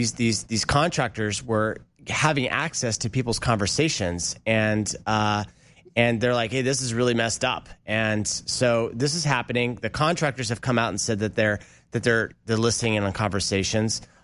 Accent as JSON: {"language": "English", "region": "Oregon", "country": "United States", "said": "Yeah, so I'm from Oregon originally, and last year was a really bad year for fires"}